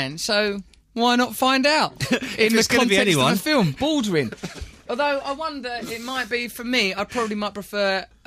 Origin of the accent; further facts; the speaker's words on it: England, United Kingdom; now in Los Angeles, United States; because I'm English